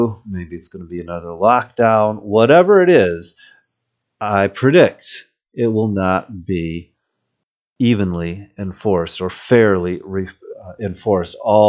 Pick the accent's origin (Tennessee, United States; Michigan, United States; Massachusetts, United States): Michigan, United States; I grew up in Michigan, reading the Detroit News every day in the late 70s, early 80s